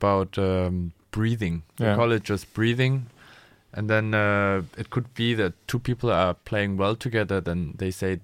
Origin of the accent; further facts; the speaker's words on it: Germany; English is a second language; also born or lived in South Korea; I was born in Korea, but I was raised in Germany. So I never had so deep connections to South Korea.